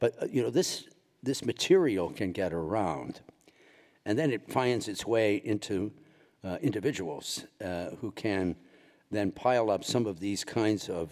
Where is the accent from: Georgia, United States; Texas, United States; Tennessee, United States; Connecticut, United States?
Texas, United States; I'm an archbishop from Texas.